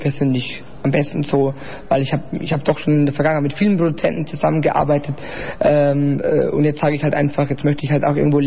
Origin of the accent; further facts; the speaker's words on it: Bavaria, Germany; Also … ist eine Hommage an meine Heimat, weil ich einfach ja gern ein Bayer bin.